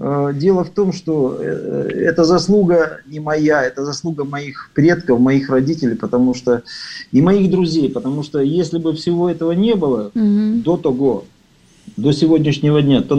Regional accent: Donbas, Ukraine; я сам родом с Донбасса

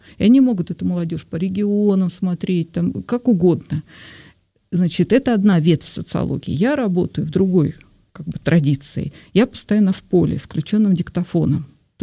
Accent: Siberia, Russia; я придумала там … например, потому что я из Сибири.

